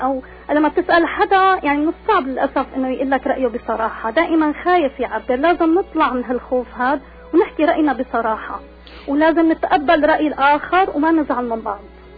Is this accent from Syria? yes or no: yes; Syria; أنا لا أنتمي لا أي طائفة ولا شيء. أنا بحكي بصيغة نحن سوريين،